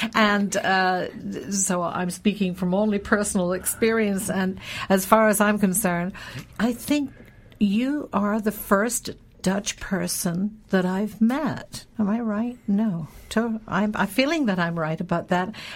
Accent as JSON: {"language": "English", "region": "Scotland", "country": "United Kingdom", "said": "You know, I think about my roots. I'm from Scotland, after all."}